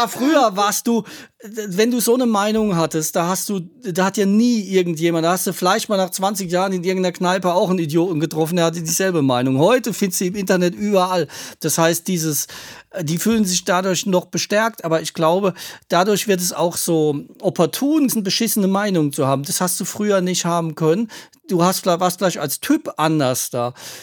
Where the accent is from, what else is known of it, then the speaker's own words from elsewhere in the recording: Baden-Württemberg, Germany; also ich komme ja aus der Mannheim-Umgebung